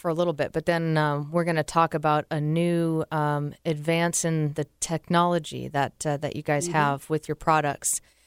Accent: Medfield, Massachusetts, United States; He grew up in a town 20 minutes away from my hometown mm-hmm. in Massachusetts. He grew up in Medway. I grew up in Medfield.

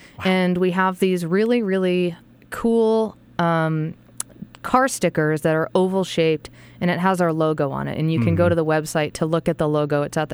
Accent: Massachusetts, United States; from Southampton, England to Plymouth, Mass., my home state

